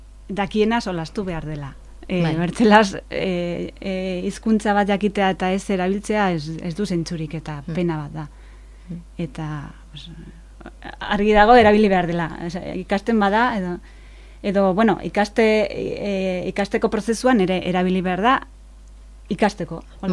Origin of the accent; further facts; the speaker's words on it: Bilbao, Basque Country, Spain; ni banekien euskara, bueno, banekien. Eskolan ikasi nuen, ni Bilbokoa naiz, eta eskolan ikasi nuen